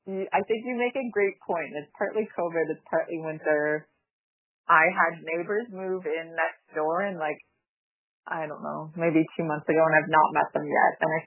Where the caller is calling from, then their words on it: Yellowknife, Northwest Territories, Canada; I'm calling in from Samba K Yellowknife.